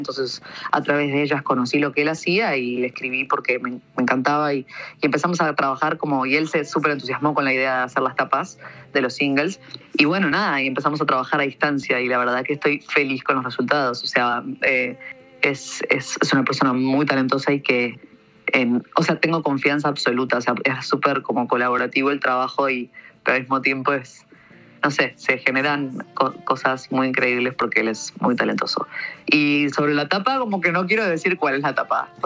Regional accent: Argentina; Soy cantante, cantautora de Argentina.

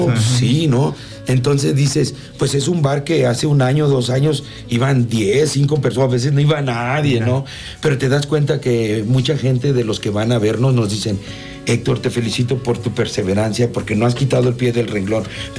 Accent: Cuernavaca, Morelos, Mexico; yo mi pueblo, mi Cuernavaca, jamás, o sea, soy chinelero, dicen, soy tlahuica, ¿no?

